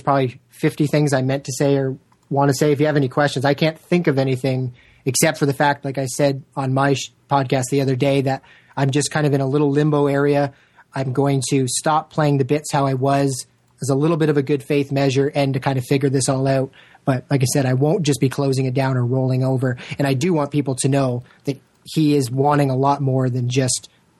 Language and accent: English; Canada; I'm from Canada, but I'm not a hippie.